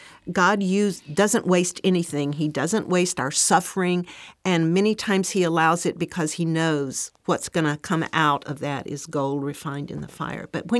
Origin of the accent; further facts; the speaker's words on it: Atlanta, Georgia, United States; You live in Atlanta, my hometown, so I love that.